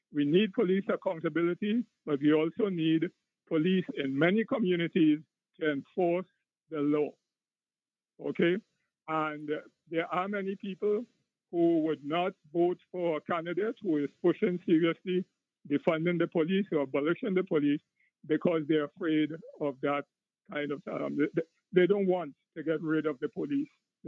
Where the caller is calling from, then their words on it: New York City, New York, United States; I am calling from West Harlem.